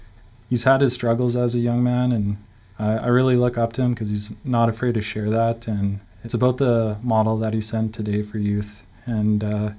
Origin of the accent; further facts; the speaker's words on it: Winnipeg, Manitoba, Canada; I was born and raised in Treaty 1 territory in Winnipeg, Manitoba, and I'm a proud Winnipegger.